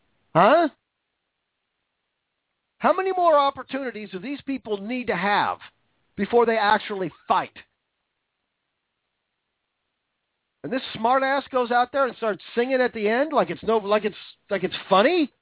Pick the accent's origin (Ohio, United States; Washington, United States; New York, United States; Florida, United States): Washington, United States; David Reichert from my home state of Washington, fired.